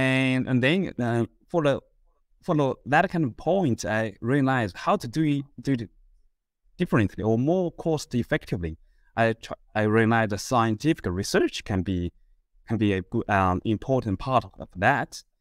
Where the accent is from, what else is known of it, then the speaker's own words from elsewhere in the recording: China; moved away as an adult; I grew up in Nikulan Tansha of China. I moved to Sydney to do my computer science degree and then back to Beijing for my MBA in Tsinghua University.